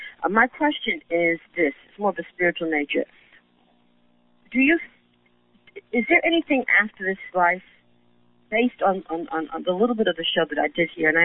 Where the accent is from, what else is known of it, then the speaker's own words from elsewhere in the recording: Harlem, New York, United States; now in Staten Island, United States; I've been living in Staten Island for 23 years, but I was raised in Harlem.